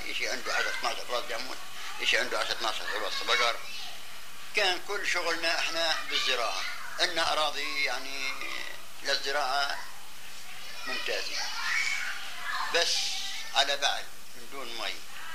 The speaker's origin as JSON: {"language": "Arabic", "town": "Jahula", "country": "Palestine", "tie": "born or raised there", "said": "قريتنا جحولة تعد 450 نفر، قرية صغيرة متواضعة."}